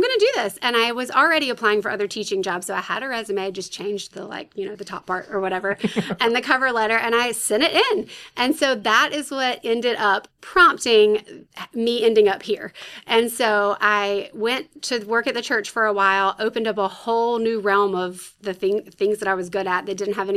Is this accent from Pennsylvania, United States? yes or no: no; Spartanburg, South Carolina, United States; I did not grow up in Lexington. I am from South Carolina, though. I grew up in Spartanburg.